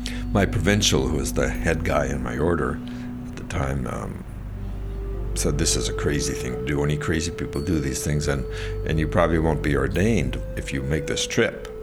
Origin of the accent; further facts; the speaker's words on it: Wisconsin, United States; I've always been grateful for my roots in the Midwest, and the land in Wisconsin is so sacred, really.